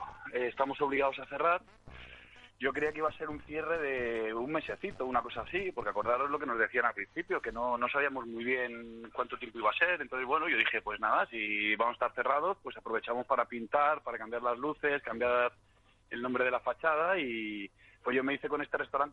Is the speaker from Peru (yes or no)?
no; Madrid, Community of Madrid, Spain; yo como madrileño, imagínate